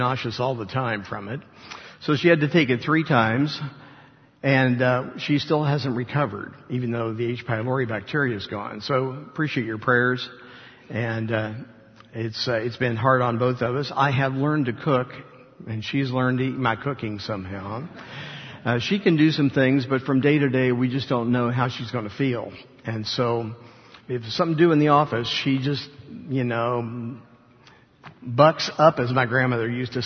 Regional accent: Parkersburg, West Virginia, United States; I was born back in Parkersburg, West Virginia. And I came home from the hospital and lived in my grandparents' house for 17 years, and they raised me.

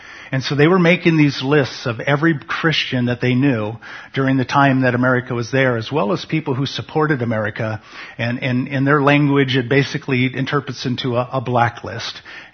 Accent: United States; I am so thankful that I am an American because I get to stand up here boldly

